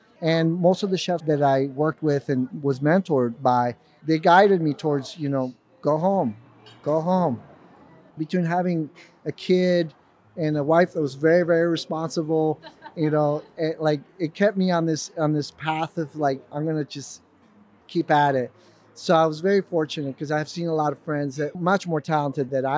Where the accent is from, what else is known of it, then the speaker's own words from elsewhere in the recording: Mexico; growing up in Mexico, having my mom being Vietnamese and her cooking Vietnamese food